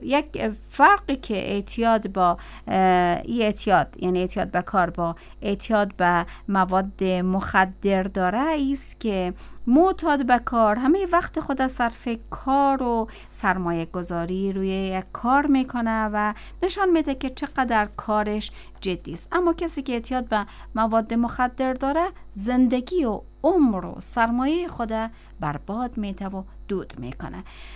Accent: Herat, Afghanistan; از هرات هستم

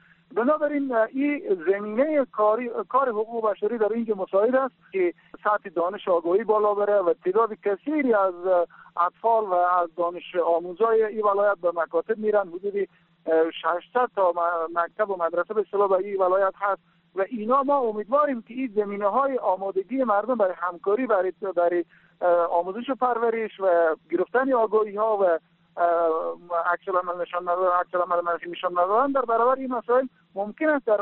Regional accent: Afghanistan; ولایت ما که یک ولایت عقب مانده هست و از لحاظ آموزش پرورش و سطح سواد عمومی در حد بسیار پایین قرار داره،

